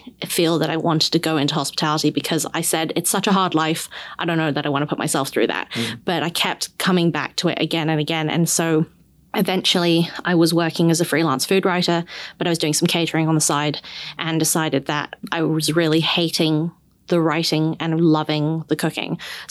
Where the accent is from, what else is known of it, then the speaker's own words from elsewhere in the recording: London, United Kingdom; now in New Zealand; I'm originally from London. I grew up there, but I lived kind of all over the place. I kind of came from a middle upper class family